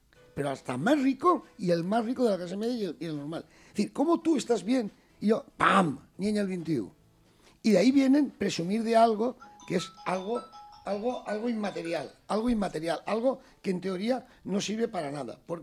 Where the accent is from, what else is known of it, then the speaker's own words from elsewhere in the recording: Chiclayo, Lambayeque, Peru; Yo vengo de mi pueblo de Chiclayo